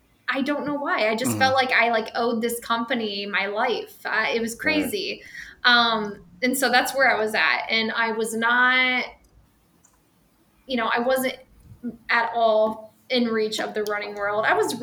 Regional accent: Canton, Ohio, United States; I'm born and raised in Stark County, by the way, from Canton area. Went to Canton Central Catholic, went to Malone. So I've been in Canton most of my life.

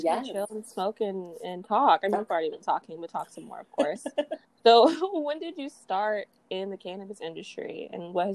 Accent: Houston, Texas, United States; I'm from Houston.

